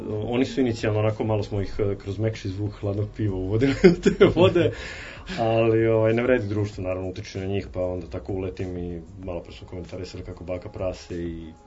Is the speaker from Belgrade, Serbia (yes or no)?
no; Šabac, Mačva District, Serbia; Pošto sam odrastao u Šapcu, mi smo imali dva mesta, zvali se Princ i Raketa.